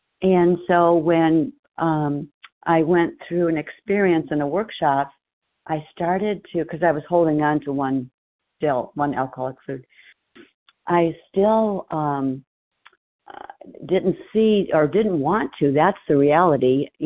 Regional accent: Arizona, United States

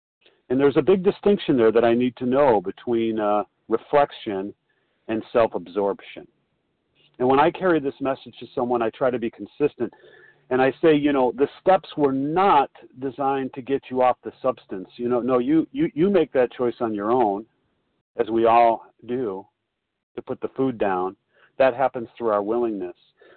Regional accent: Chicago, Illinois, United States; I'm a recovered compulsive overeater. I'm from Chicago.

